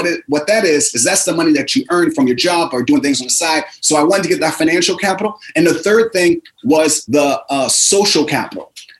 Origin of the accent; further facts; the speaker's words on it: Philadelphia, Pennsylvania, United States; So I grew up in Philadelphia, 6 siblings, single parent household. My mother raised us.